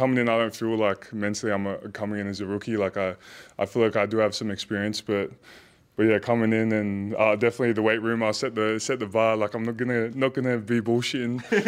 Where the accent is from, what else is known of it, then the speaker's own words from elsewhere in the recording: Australia; Like I'm an Aussie at heart. Yeah, I just love being back here in Australia and Melbourne for sure